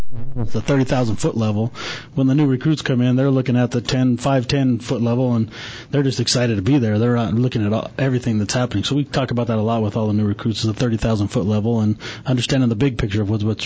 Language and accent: English; Superior, Arizona, United States; when I grew up in Superior, I was around a lot of wildland fire there. It's a desert. It's hot there and lots of wildland fire.